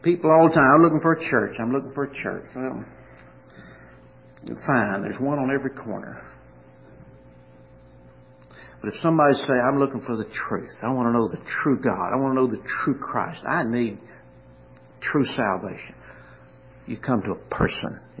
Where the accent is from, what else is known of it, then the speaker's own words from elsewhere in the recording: Kentucky, United States; And you see, I'm from Kentucky.